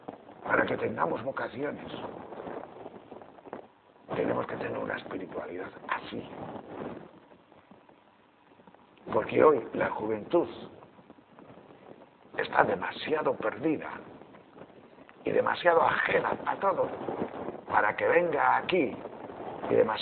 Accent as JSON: {"language": "Spanish", "town": "León", "region": "Castile and León", "country": "Spain", "tie": "born or raised there", "said": "Yo cuando era pequeño, allá por el año 43 o 44 en mi pueblo de León, que hacía muchísimo frío y mucha nieve"}